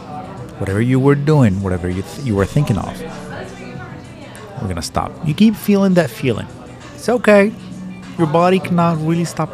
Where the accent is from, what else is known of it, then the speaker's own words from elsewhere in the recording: Morocco; And I'm from Morocco.